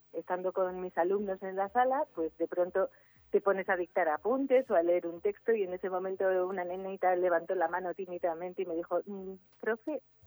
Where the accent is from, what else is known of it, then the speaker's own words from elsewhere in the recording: Spain; Pues soy española, vivo actualmente en la ciudad de Vitoria-Gasteiz